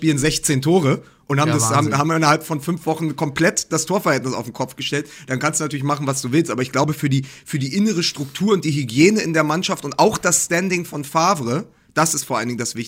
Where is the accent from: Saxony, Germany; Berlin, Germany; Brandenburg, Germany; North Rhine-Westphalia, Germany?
Berlin, Germany; als Berliner, der ja des Öfteren im Olympiastadion ist